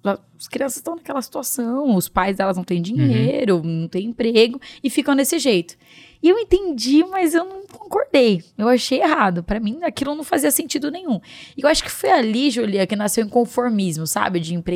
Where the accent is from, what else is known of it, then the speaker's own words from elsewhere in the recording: Guarulhos, São Paulo, Brazil; quando eu tinha 6 anos de idade. Sou lá de Guarulhos, nasci em São Paulo, mas eu moro em Guarulhos a minha vida inteira.